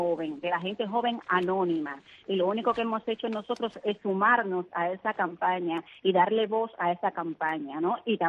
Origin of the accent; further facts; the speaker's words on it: Cojímar, Havana, Cuba; yo soy de Cojímar, vivo en Cojímar